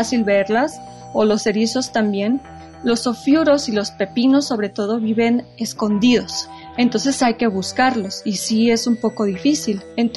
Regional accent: Oaxaca, Mexico; Yo soy de Oaxaca, entonces esto me enorgullece mucho

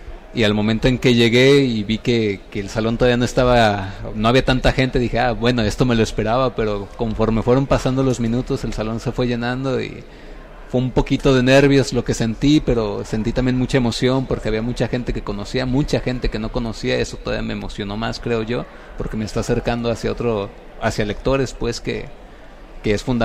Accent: Ciudad Guzmán, Jalisco, Mexico; also born or lived in Chapala / Guadalajara; De Ciudad Guzmán, sí, de Chapala, de Guadalajara, soy un poquito de todo, pero soy jalisciense.

